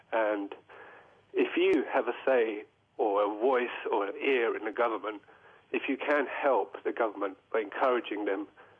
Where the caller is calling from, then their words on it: London, United Kingdom; from London.